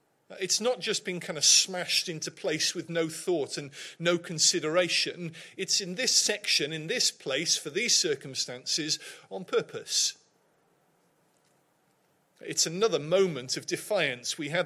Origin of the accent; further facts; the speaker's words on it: Cardiff, Wales, United Kingdom; My hometown football team, Cardiff City, got relegated last season.